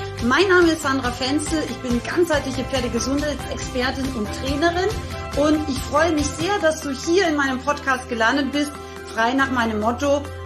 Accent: Salzburg, Austria; oder ich bin Österreicherin, das wissen ja die meisten von euch, und bin in den wunderschönen Salzburger Bergen aufgewachsen.

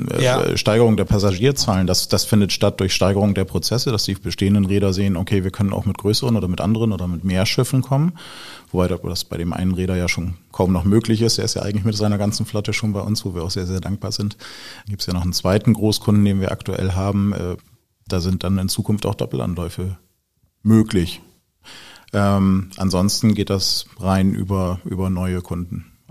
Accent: Bremerhaven, Bremen, Germany; Wobei ich Kind der Stadt bin, ich bin da aufgewachsen. Also ich bin zwar in Bremen geboren, bin in Bremerhaven aufgewachsen

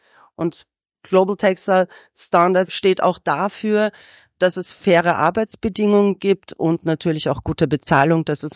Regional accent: Turkey; now in Germany; Naja, wir haben einen türkischen Background. Wir sind aus der Türkei, wir leben schon ewig hier, aber sind mit diesen Produkten quasi aufgewachsen.

